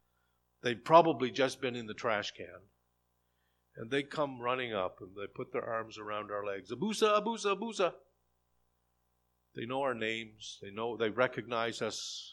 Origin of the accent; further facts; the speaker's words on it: Rockville, United States; Back in the generation that I grew up in Rockville, the fishing industry was not lucrative like it is today. We were poor.